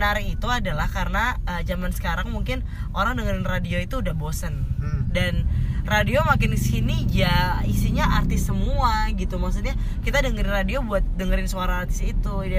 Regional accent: Yogyakarta, Special Region of Yogyakarta, Indonesia; Jadi sebenarnya aku orang Jogja, tapi mungkin nggak kelihatan medok karena aku pernah siaran sih.

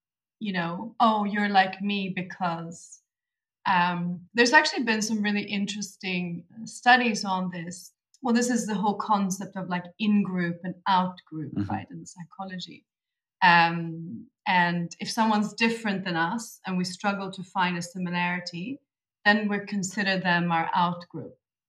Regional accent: Vigbyholm, Stockholm County, Sweden; English is a second language; I grew up in Vigbyholm, just outside Stockholm. So even if you zoom in to the four houses that were in a cluster where I lived

